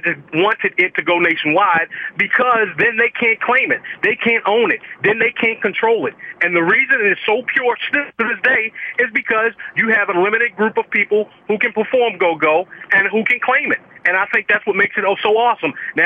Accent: Baltimore, Maryland, United States; now in Myrtle Beach, United States; I'm actually from Baltimore, but I'm actually calling you from Myrtle Beach, South Carolina.

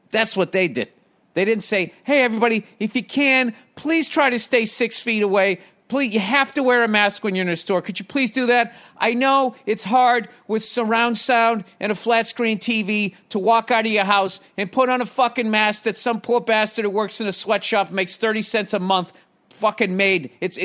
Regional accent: United States; Like, it's New Year's Eve. I'm an American.

